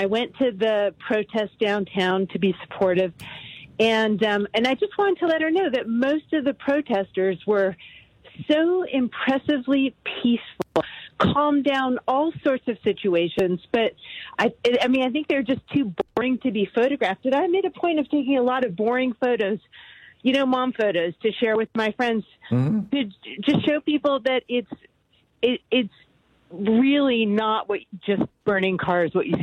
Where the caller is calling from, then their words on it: Los Angeles, California, United States; Yeah, hi. … I'm calling from Los Angeles.